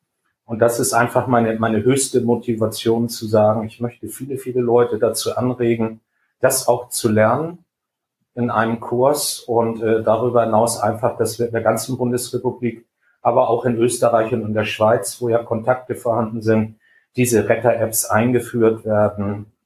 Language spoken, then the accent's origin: German; Schleswig-Holstein, Germany; den Kreis Pinneberg, in dem ich lebe, im Süden Schleswig-Holstein